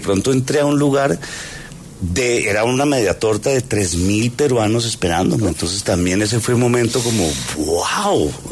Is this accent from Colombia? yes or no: yes; Colombia; Y honestamente, como colombiano, me siento mal decir esto